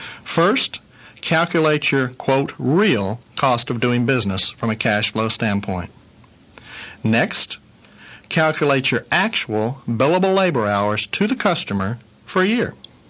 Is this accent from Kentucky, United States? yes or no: yes; Owensboro, Kentucky, United States; Back in my hometown of Owensboro, Kentucky